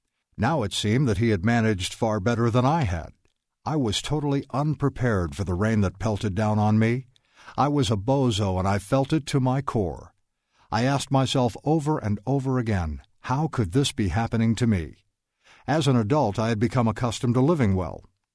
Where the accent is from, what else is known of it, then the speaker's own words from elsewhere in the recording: Mobile, Alabama, United States; I decided to leave the West and head south. I returned to my hometown of Mobile, Alabama.